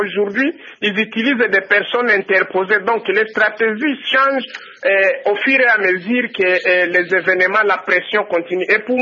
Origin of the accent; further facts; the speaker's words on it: DR Congo; S'il faut se battre, il faut qu'ils aillent se battre chez eux, pas chez nous au Congo.